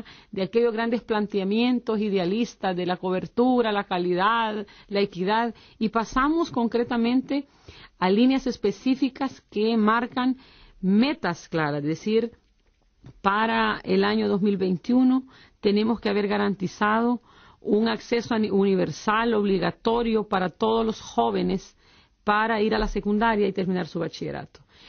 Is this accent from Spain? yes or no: no; El Salvador; Nosotros como salvadoreños llevamos una pequeña ventaja